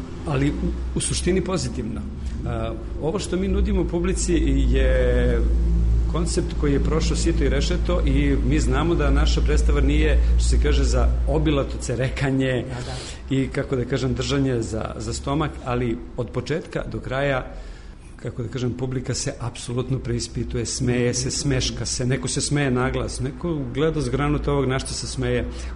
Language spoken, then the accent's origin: Serbian; Serbia; da mi kao Srbi koji smo poslednji ušli u Evropsku uniju